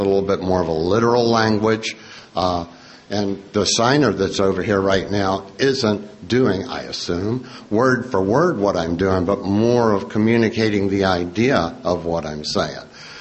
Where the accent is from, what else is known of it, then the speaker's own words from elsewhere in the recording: West Virginia, United States; I'm from Area 73, Wild, Wonderful West by God, Virginia.